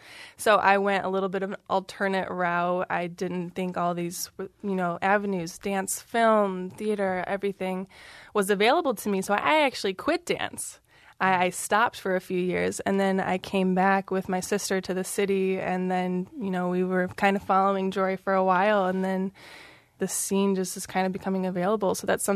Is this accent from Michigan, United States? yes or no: yes; Michigan, United States; someone like me, who's been born and raised in Michigan her whole life